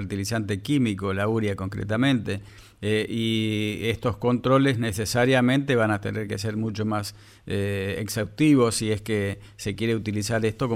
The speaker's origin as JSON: {"language": "Spanish", "country": "Argentina"}